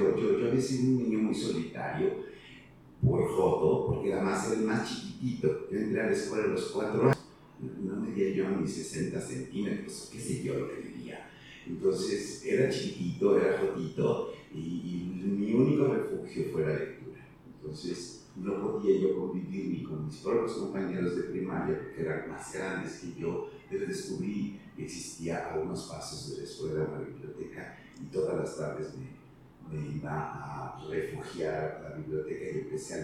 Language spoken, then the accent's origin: Spanish; Oaxaca, Mexico; el joto de mi ciudad natal, Oaxaca